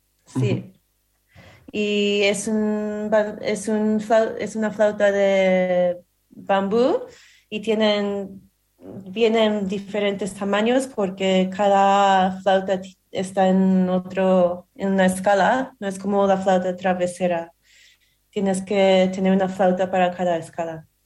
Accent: Vancouver, British Columbia, Canada; Y en Vancouver, donde yo soy de Vancouver, Canadá, solo hay escuelas de baile.

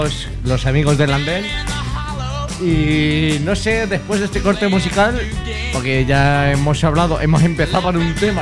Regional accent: Cuenca, Castilla-La Mancha, Spain; gente como nosotros tres, que somos dependientes de Madrid directamente porque somos de Cuenca

